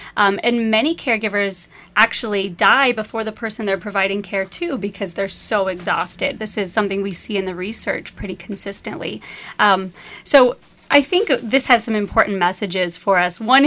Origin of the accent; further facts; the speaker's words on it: Pocatello, Idaho, United States; Yeah, I grew up in the Mountain West in Pocatello, Idaho, which is a small town far, far away.